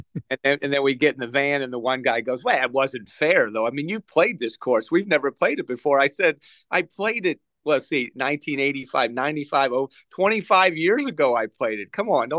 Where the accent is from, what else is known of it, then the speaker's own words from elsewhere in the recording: Belleville, Illinois, United States; Obviously, I was from Belleville, Illinois, right near St. Louis